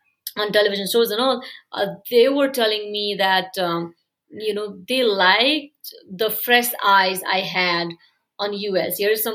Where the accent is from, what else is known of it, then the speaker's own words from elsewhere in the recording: Nepal; I've never lived in the US, right? I was born in Nepal, raised in Nepal, went to school here. I've never studied out there.